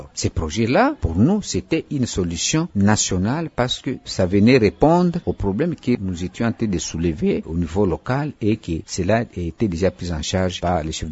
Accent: Kailo, Maniema, DR Congo; Par exemple, chez moi, au Kailo

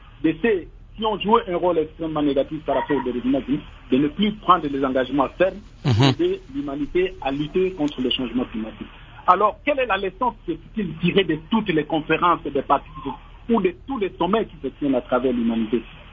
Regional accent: DR Congo; ici chez nous en République démocratique

